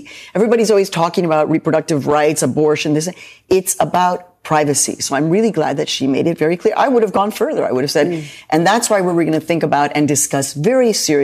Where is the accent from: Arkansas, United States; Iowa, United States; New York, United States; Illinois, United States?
Illinois, United States; Chicago; also born or lived in Mexico; I'm a Midwesterner. I'm from Chicago. I mean, I'm a Mexican immigrant. But Midwesterners, we're kind of earnest in that sense.